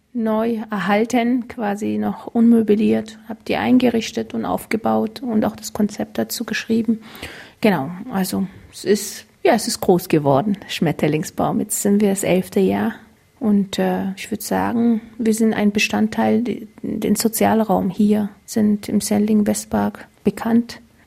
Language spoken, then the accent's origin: German; Eritrea; ursprünglich stamme ich aus Eritrea, Ostafrika, bin koptische Christin.